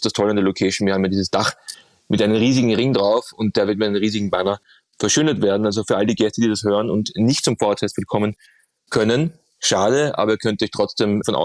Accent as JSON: {"language": "German", "region": "Vienna", "country": "Austria", "said": "bin ich ja Wiener. Also bin nicht mehr so oft in Hamburg"}